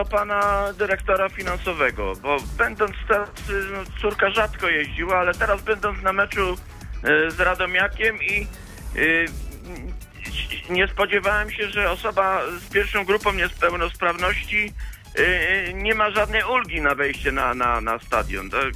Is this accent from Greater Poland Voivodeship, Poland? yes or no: yes; Ostrzeszów, Greater Poland Voivodeship, Poland; ja z Ostrzeszowa, pan Krzysiu mnie dobrze zna, bo ja reprezentuję barwy Wiktorii Ostrzeszu.